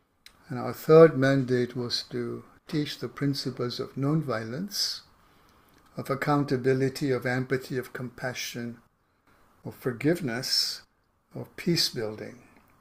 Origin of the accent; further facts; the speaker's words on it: Kenya; moved away as an adult; also born or lived in England; now in United States; I grew up in Kenya. My roots are Eastern, educated in England in mathematics and finance, and actually left Kenya because we were a minority and targeted